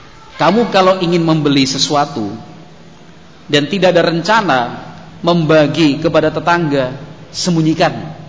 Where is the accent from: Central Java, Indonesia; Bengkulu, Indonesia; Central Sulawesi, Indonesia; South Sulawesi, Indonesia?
Central Java, Indonesia; Cawas; Saya aslinya Cawas. Cawas itu Klaten, Jawa Tengah.